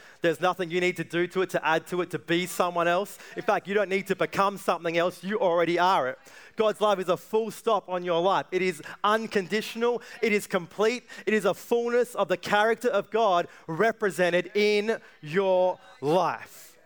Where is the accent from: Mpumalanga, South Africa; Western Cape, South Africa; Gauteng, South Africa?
Western Cape, South Africa; Cape Town; born there; you know, I'm South African, born in Cape Town.